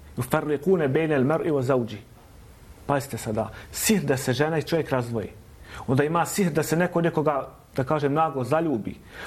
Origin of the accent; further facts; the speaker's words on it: Bosnia & Herzegovina; Ne samo kod nas u Bosni i Hercegovini, nego i po arapskom svijetu.